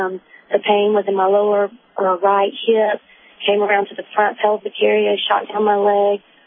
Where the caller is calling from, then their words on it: Texas, United States; Hi, I am calling from Texas.